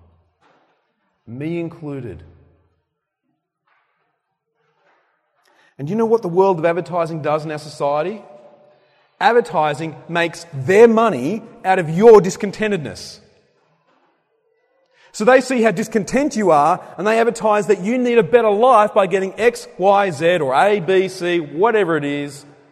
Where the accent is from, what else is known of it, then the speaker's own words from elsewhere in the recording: Zambia; born there; I was born in Zambia, so I was born in Africa, Southern Africa. My parents were missionaries there. I went back there in 2008